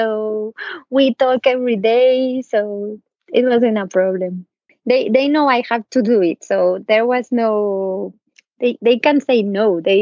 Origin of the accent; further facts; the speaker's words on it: Zaragoza, Aragon, Spain; born there; English is a second language; now in Madrid, Spain; I come from Spain and I live in Madrid, but I was born in a smaller city called Zaragoza.